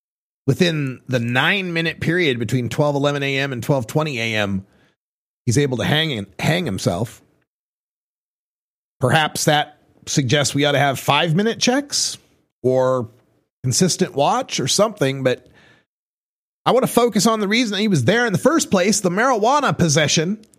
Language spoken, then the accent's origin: English; Idaho, United States; I grew up in Idaho as a stoner